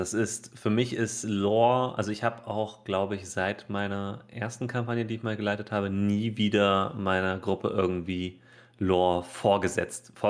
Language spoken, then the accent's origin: German; Poland; also meine Eltern oder ich komme aus Polen und wenn man früher halt nach Polen gefahren ist, dann ist man erstmal in die Wechselstube gefahren.